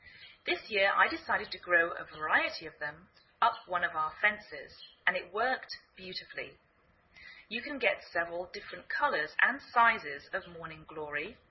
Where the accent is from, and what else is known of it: England, United Kingdom; now in United States